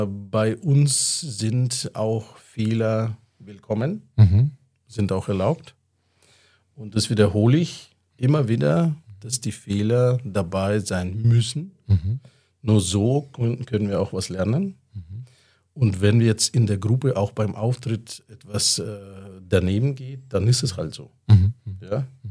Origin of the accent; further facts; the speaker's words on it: Kazakhstan; Ich komme aus Kasachstan, ja.